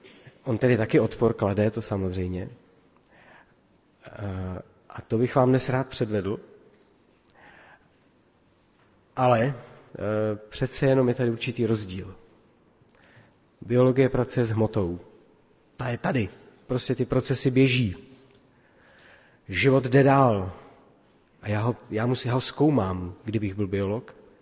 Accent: Litomyšl, Pardubice Region, Czechia; Jsem z Litomyšle

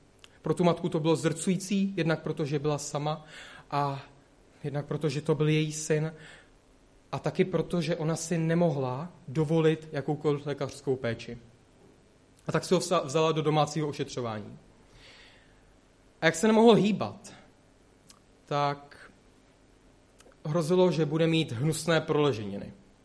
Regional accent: Úpice, Hradec Králové Region, Czechia; A jsem vlastně z Úpice, to jsou východní Čechy, pod Krkonoší.

